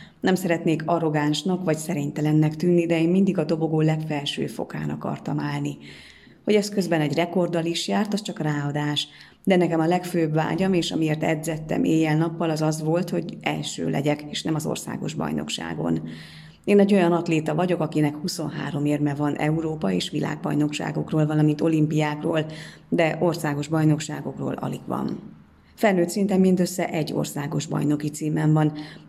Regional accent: Bistrița, Bistrița-Năsăud, Romania; Az, hogy egy ilyen kisvárosból származom, egy álom, hisz azt is mutatja, hogy a besztercei testnevelés tanárok jól végezték a munkájukat

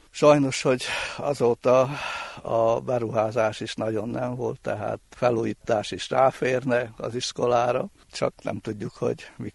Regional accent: Nagyadorján, Mureș County, Romania; például Nagyadorjánba, szülőfalumba

